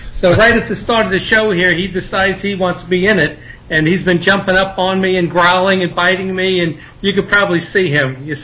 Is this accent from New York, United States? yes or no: yes; New York, United States; And I grew up in New York, so that was kind of cool to go back there.